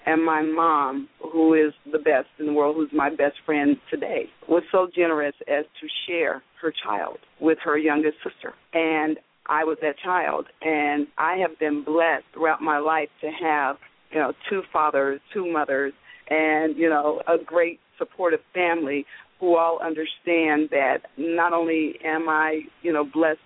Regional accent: San Francisco, California, United States; also born or lived in Kansas City, Missouri; Originally, I was born in Kansas City, Missouri. I'm a Midwest girl, show me state, but raised in San Francisco all my life.

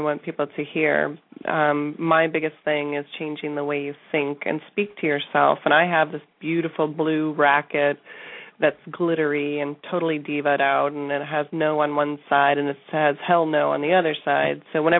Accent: the South, United States; you know, I grew up in the South.

